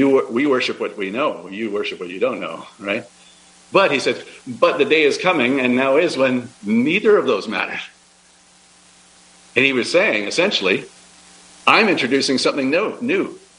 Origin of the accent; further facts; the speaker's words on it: Sudbury, Ontario, Canada; Again, going back to my childhood, growing up in Sudbury, we actually had winters that made sense up there.